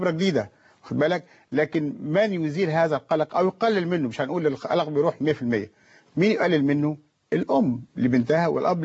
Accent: Upper Egypt, Egypt; عندنا في الصعيد، انا بكلم بلدي هنا

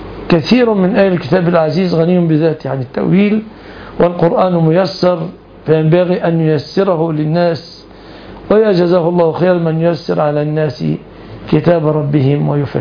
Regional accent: Egypt; في بلادنا مصر

